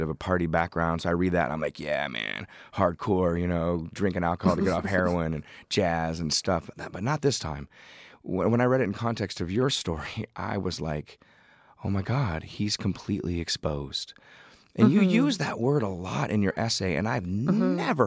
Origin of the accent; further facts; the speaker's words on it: United States; Well, I think Americans, white Americans, and I would put myself in this category, are just scared to death of race, man.